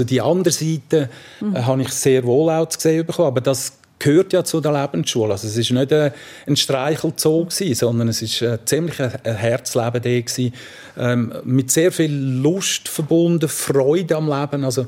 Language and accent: German; Zurich, Switzerland; aufgewachsen in Zürich-Albisrieden, also Stadtkreis 9, unter dem Uetliberg, das heisst sehr viel Natur in der Nähe. Albisrieden hat damals einen nahezu dörflichen Charakter gehabt, das hat mir auch sehr gut gefallen. Dann aber das Städtische war auch sehr nah, weil wir sind 20 Meter entfernt von der Tramschleife